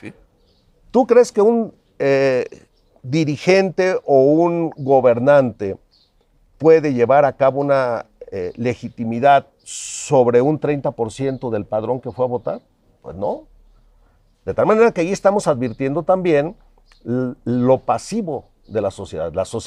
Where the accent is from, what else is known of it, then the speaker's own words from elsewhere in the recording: Apatzingán, Michoacán, Mexico; Yo soy de la Tierra Caliente, nací allí, Carlos, en Apatzingán.